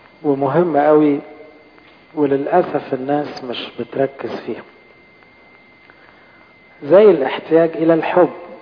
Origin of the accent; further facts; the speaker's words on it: Egypt; أنا قبطية أرثوذكسية، انتماء. أنا مصرية.